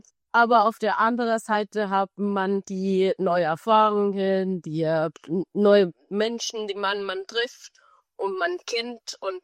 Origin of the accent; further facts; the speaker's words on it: Cuba; German is a second language; moved away as an adult; now in Germany; ich habe auf meinem Heimatland, also auf Kuba, habe ich vorher ein Studium abgeschlossen, eine Germanistikstudium abgeschlossen